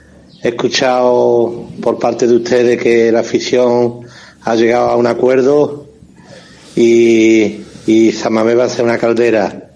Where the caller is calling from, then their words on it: Morón de la Frontera, Andalusia, Spain; Soy un aficionado del Athletic desde Morón, Sevilla.